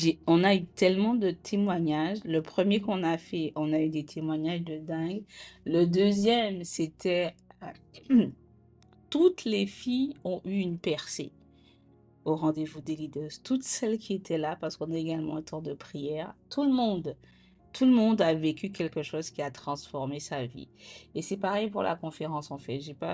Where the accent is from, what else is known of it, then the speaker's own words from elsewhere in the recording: Guadeloupe, France; moi je suis antillaise, j'ai grandi en Guadeloupe